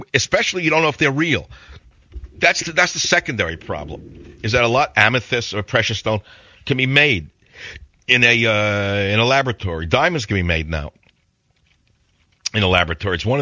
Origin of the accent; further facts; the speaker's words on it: New York, United States; I said, look, kiddo, I'm originally from New York. Stop with the list price.